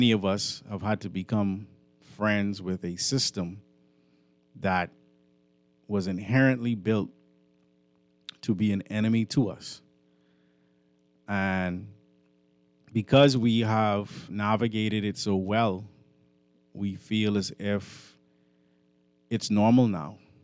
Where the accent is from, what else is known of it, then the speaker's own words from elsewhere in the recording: Bahamas; I'm just saying it's for the British. We're not British. And moving the B from in the front of GCSE doesn't make it Bahamian.